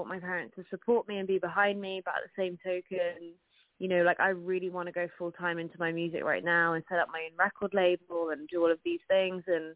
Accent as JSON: {"language": "English", "region": "London", "country": "United Kingdom", "tie": "born or raised there", "said": "So I grew up in London, and so did my parents, but we traveled back."}